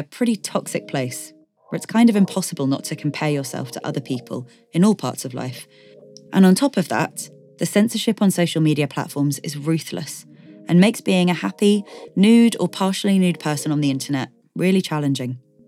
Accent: United Kingdom; I'm dual heritage. I'm British and Sri Lankan. But I'm white passing.

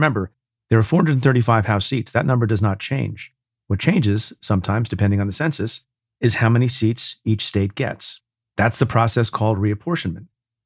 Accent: New York, United States; my home state of New York

